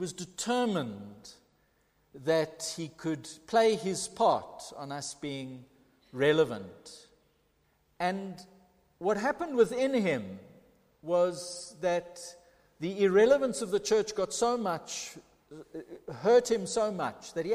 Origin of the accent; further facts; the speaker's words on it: East London, Eastern Cape, South Africa; I was growing up in the Quigney in East London.